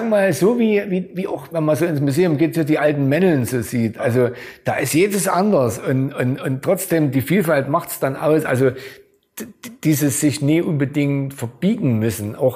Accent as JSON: {"language": "German", "town": "Augustusburg", "region": "Saxony", "country": "Germany", "said": "Augustusburg, meine Heimat hier, ne, diese Silhouette."}